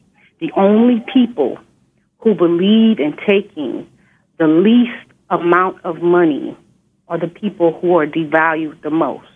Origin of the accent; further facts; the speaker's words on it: Inglewood, California, United States; I grew up in Inglewood, California.